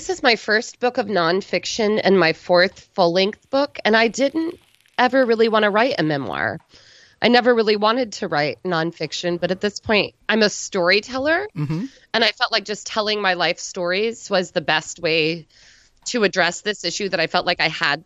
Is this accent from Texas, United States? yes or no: no; Illinois, United States; So I grew up in a small farm town of just over 1,000 people in southern Illinois, about an hour and a half southeast of East St. Louis.